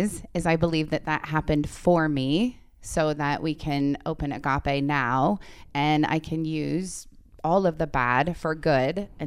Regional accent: Sioux City, Iowa, United States; Well, Sioux City, Iowa, Sergeant Bluff. I did go to 10 different schools from kindergarten to fourth grade. So I've been a little bit of everywhere, but typically Sioux City.

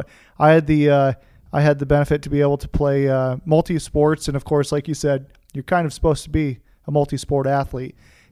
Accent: Le Mars, Iowa, United States; Yeah, so born and raised in Lamar's, Iowa, and grew up just like any other Northwest Iowa kid.

